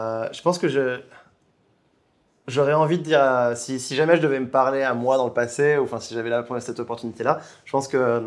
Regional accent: Poitiers, Nouvelle-Aquitaine, France; born there; moved away; si jamais j'étais resté là où je suis né, à Poitiers, je ne pense pas que j'aurais pu...

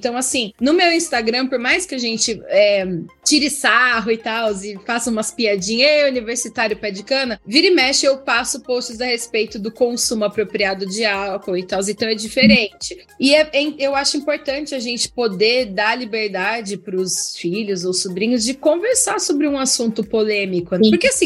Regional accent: Sorocaba, São Paulo, Brazil; Só que meu pai foi transferido nos anos 80 pro interior, então por isso que eu nasci em Sorocaba, entendeu? Mas a gente era zoado pra caramba, né? Porque a gente falava leite quente e todo mundo paulistano e a gente era os caipira da família.

